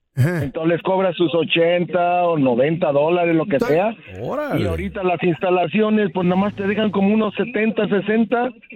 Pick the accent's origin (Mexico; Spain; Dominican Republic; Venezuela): Mexico; como buen mexicano